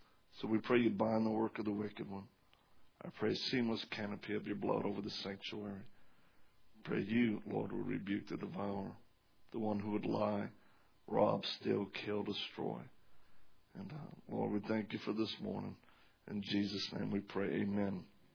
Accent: Louisiana, United States; I'm originally from Louisiana. So y'all heard of them Cajuns, huh? We're taking over.

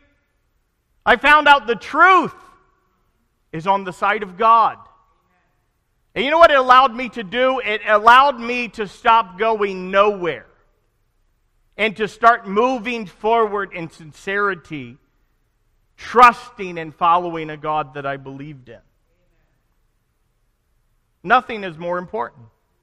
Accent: the South, United States; What if what I believe is only because I was born in America, in the South, to Christian parents?

